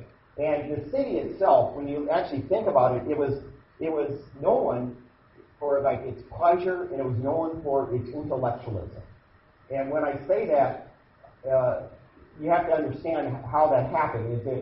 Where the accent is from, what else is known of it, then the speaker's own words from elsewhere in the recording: Urbandale, Iowa, United States; also born or lived in Boston; I went to Boston, Massachusetts. I'm from Urbandale, Iowa.